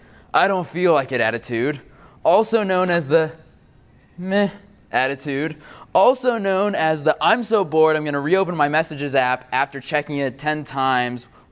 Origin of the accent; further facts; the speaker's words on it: Augusta, United States; I was born and raised in Augusta. I was cradle Catholic.